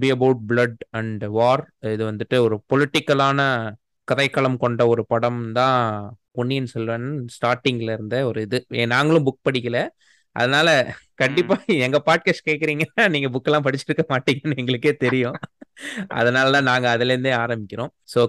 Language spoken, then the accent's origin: Tamil; Thanjavur, Tamil Nadu, India; born there; நான் வந்துட்டு தஞ்சாவூரில் பிறந்தேன், அதனால் I am considering my self as a part of chola dynasty.